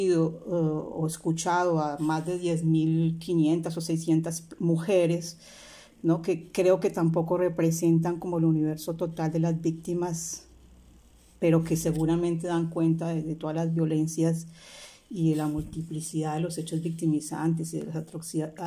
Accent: La Guajira, Colombia; moved away as an adult; now in Italy; Yo, a ver, soy sí, colombiana de origen guajiro. Vivo en Italia hace 30 años. Terminé en Colombia mi carrera en ciencias políticas y administrativas

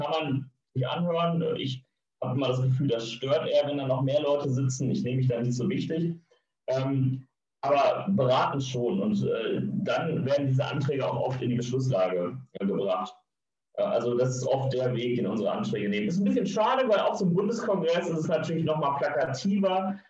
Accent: North Rhine-Westphalia, Germany; Ich komme, wie gesagt, aus NRW. NRW hat eine maximal große Lobby.

